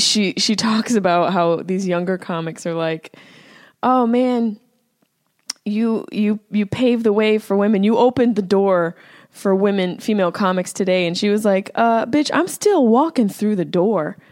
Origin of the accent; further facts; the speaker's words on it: Syracuse, New York, United States; accent: Syracuse; Yeah, there's my Syracuse accent.